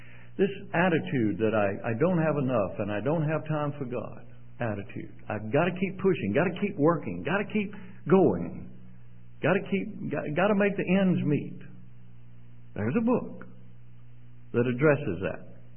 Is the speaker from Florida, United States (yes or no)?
no; Mississippi, United States; now in Canada; If somebody says to me, where are you from? I rarely say Canada. You know, I say Mississippi. That's my country. That's my roots. That's my father's house.